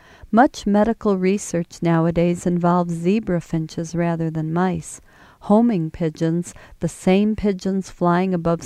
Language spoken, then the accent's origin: English; Chicago, Illinois, United States; When I was growing up in Chicago, I used to go to the public library downtown most Saturdays